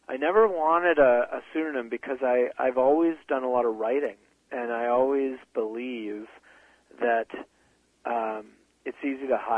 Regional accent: British Columbia, Canada; So we as kids growing up on the West Coast just thought that is what it is like right across Canada in March.

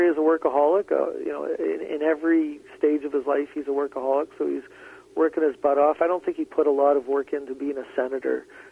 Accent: Saint John, New Brunswick, Canada; she's from my hometown of St. John, New Brunswick, so I remember her from when I was a little kid.

